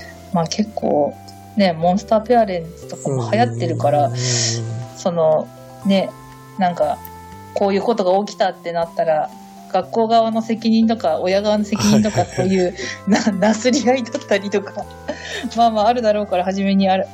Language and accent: Japanese; Hokkaido, Japan; now in Tokyo, Japan; 一度も北海道では聞いたことない病気でしたね。上京して初めて、